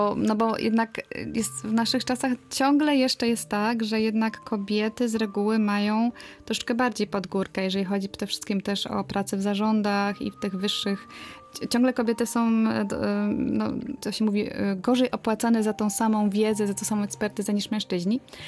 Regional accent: Szczecin, West Pomeranian Voivodeship, Poland; moved away as an adult; now in Berlin, Germany; Jestem Polką z krwi i kości. Urodziłam się w Szczecinie. Po maturze wyjechałam na studia do Berlina.

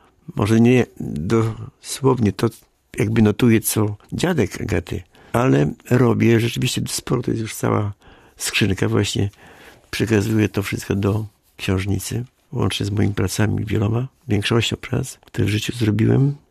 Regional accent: Greater Poland Voivodeship, Poland; I ja jestem wielkopolaninem. Oczywiście tęsknię za tymi swoimi stronami, zresztą akurat uroczymi, bo to jest Żerkowska Szwajcaria. Prosna, Lutynia, Warta.

